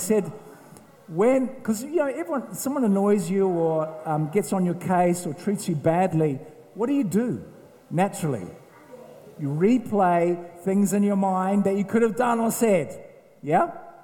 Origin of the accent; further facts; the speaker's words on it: Makuri, Wellington, New Zealand; I was brought up in the Wairarapa, and I was brought up in a little small village called Makuri, which means Dog Creek.